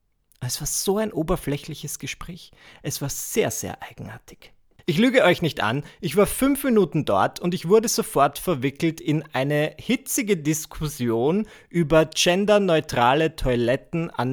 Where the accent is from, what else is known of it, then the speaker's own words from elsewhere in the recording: Vienna, Austria; ich bin Wiener. in Wien reden wir nicht miteinander.